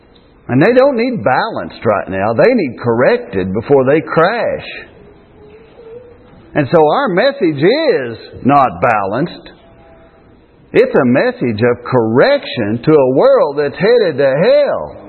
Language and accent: English; Purdy, United States; Yesterday, preaching in Purdy, my hometown, where everybody knows me, some of the people I went to school with 40 years ago, went to school with them all my life.